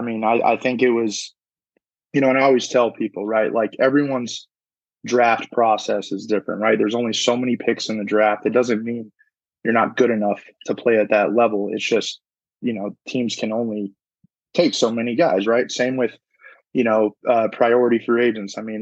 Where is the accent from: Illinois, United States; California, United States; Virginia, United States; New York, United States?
California, United States; We're both from California, so we would always train together.